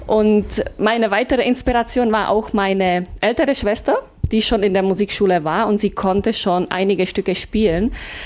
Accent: Polička, Pardubice Region, Czechia; German is a second language; Ja, also ich komme aus Tschechien, aus einer kleinen Stadt Polička. Polička liegt in Ostböhmen und ist durch den Komponisten Bohuslav Martinů bekannt.

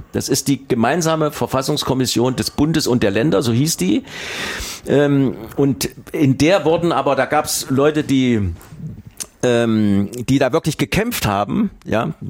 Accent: East Germany, Germany; wir hätten die Möglichkeit gehabt, als Ostdeutsche aus dieser Verliererrolle rauszukommen

